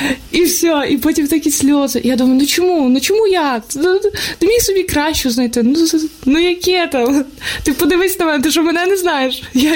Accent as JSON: {"language": "Ukrainian", "town": "Kolomyia", "region": "Ivano-Frankivsk Oblast", "country": "Ukraine", "said": "я сама з Коломиї"}